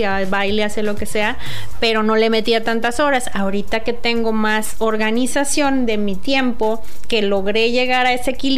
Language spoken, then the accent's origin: Spanish; Tijuana, Baja California, Mexico; No, sí soy de Tijuana, porque hay mucha gente que somos de Tijuana que no nacimos aquí. Ajá. Yo llegué cuando tenía 13 años.